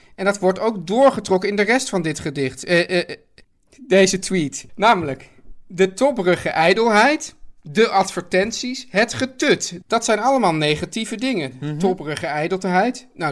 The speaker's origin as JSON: {"language": "Dutch", "town": "Amsterdam", "region": "North Holland", "country": "Netherlands", "said": "Ja, want jij komt uit Amsterdam-Zuid ik kom van het Prinseneiland."}